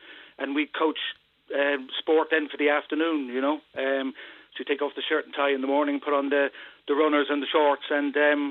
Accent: Cork, Munster, Ireland; moved away as an adult; Well, I qualified after going to Mayfair Community School here in Cork. I qualified as a teacher in UCC.

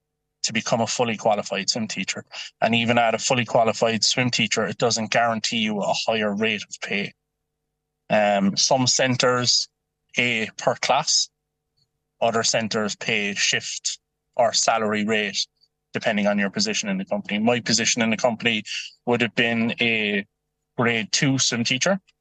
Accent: Mallow, Munster, Ireland; I'm from Mallow in Cork, but I was working in Cork City in a leisure centre.

